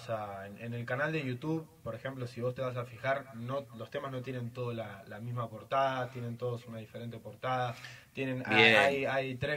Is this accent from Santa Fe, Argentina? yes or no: no; Vicente López, Buenos Aires Province, Argentina; Soy de Vicente López, así que...